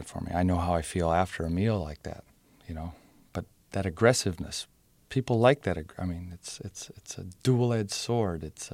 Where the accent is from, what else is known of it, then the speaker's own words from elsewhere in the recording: Boston, Massachusetts, United States; I'm a Bostonian. I would never play for the Yankees.